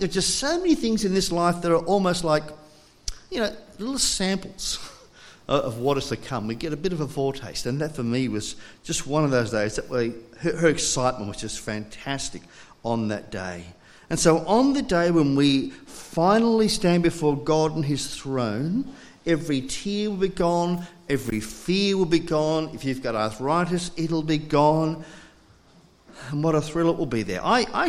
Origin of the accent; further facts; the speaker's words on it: Scotland, United Kingdom; born there; And I was born in Scotland, and so we wanted to go back and see family and friends before some of them died.